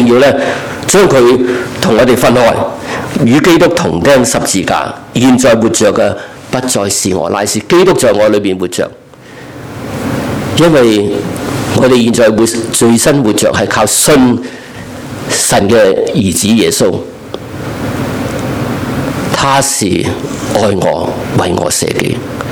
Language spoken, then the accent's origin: Chinese; Guangdong, China; 我们广东人讲的真的砸死你都得。